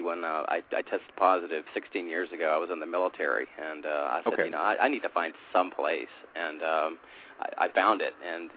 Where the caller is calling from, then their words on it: Washington, District of Columbia, United States; I'm calling from Washington, D.C.